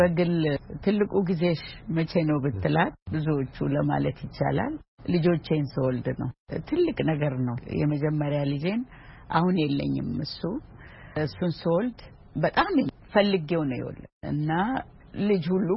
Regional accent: Oromia, Ethiopia; እኔ እኮ የመጣሁት እንዲህ በተራራ ነው የተከበበችው ሸለቆ ውስጥ ነገር ናት በጣም ቆንጆ ለማገር ነው ኢሉባቦር ውስጥ ነው እዛ ነው የተወለድኩት

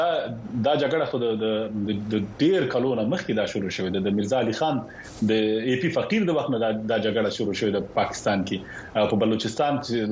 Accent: Kunar, Afghanistan; مونږ د یو غره نه غاړه پښتانه یې، زه د کونړ د ولایت يم

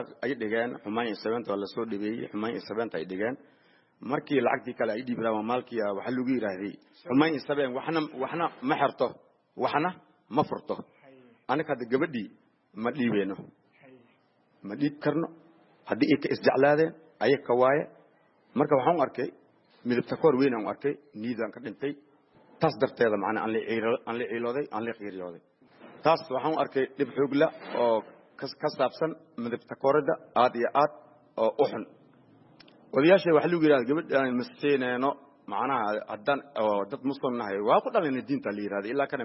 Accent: Mogadishu, Banadir, Somalia; also born or lived in Lower Juba; markii ugu horeyso waxaan ku dhashay aniga jubada hoose waxaan ku soo barbaaray Muqdisho

